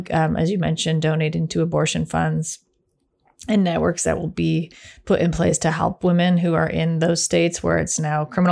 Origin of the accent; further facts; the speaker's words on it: Canada; Obviously, we're Canadian